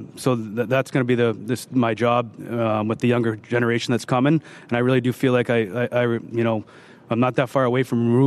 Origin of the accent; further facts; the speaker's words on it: New England, United States; I'm from New England. I'm a big Belichick guy.